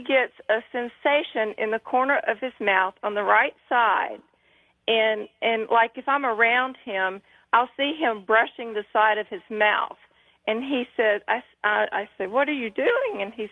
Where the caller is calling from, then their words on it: Alabama, United States; from Alabama.